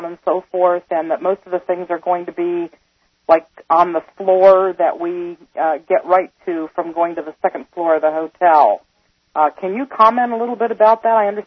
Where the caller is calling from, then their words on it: Dayton, Ohio, United States; I'm calling from Dayton, Ohio.